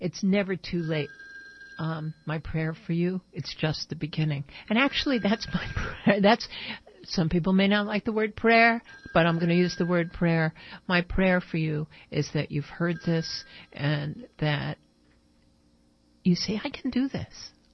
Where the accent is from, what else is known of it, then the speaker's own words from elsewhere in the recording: New Jersey, United States; thank you very much from Union, New Jersey, my home state.